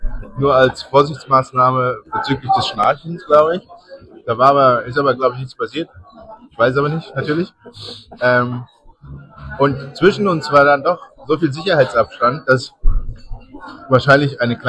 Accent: Germany; Ich bin ja als Deutscher so, hab ja meine Qualitätsansprüche so.

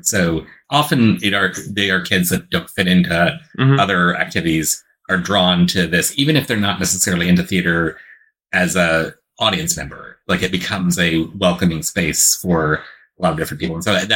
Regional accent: St. Louis, Missouri, United States; So I grew up in St. Louis, Missouri, which is right in the middle of the country.

